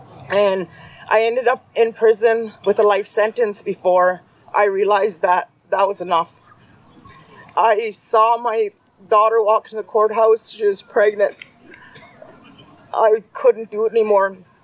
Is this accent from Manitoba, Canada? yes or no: no; British Columbia, Canada; first language Tsilhqot'in; English is a second language; My first language is Tsilkotin, and my second language is English. I hung on to my language because of my grandparents.